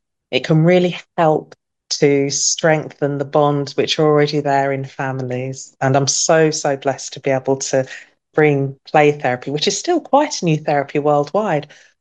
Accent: England, United Kingdom; born there; So both my mother and father were born and bred in Barbados. And I was born in England.

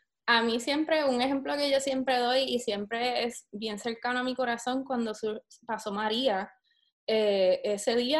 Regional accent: Mayagüez, Puerto Rico; Soy del pueblo de Mayagüez, nacida y criada. Estudié Bellas Artes en la Universidad de Puerto Rico, en el recinto de Río Piedras. Soy jerezana, me encanta.

